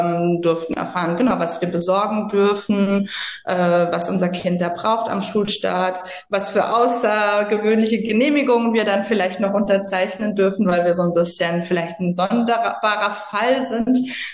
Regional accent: France; ich bin in Frankreich aufgewachsen.

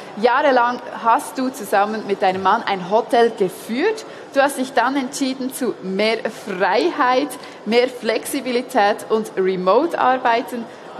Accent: Bern, Switzerland; Ich bin aus Bern, also eine relativ schnelle Bernerin.

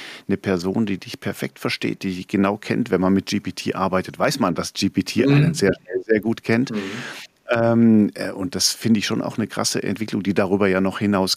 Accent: Konstanz, Baden-Württemberg, Germany; Wir kommen beide aus Konstanz.

